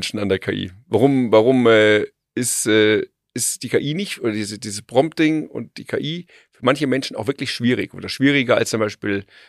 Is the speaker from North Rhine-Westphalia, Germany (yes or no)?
no; Bavaria, Germany; Ich bin aus Bayern.